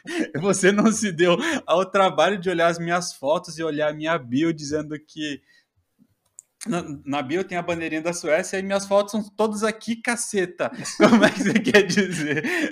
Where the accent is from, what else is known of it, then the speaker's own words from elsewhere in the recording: Santa Catarina, Brazil; eu sou do extremo sul do Brasil, sou de Santa Catarina.